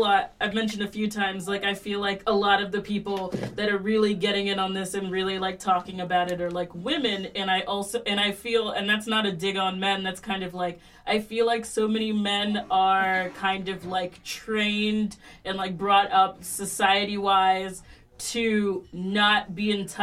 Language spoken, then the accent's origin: English; Jamaica; I got in an argument with a white dude recently, and I'm a Jamaican person.